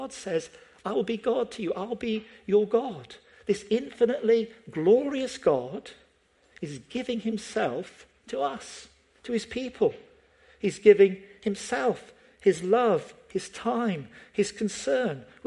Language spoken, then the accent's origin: English; Scotland, United Kingdom; I was brought up in Scotland.